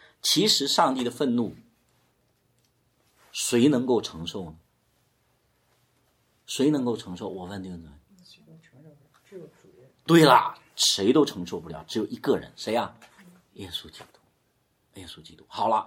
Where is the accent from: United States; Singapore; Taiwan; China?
China; Inner Mongolia; born there; 我原来在我出生在内蒙古，我也知道一点点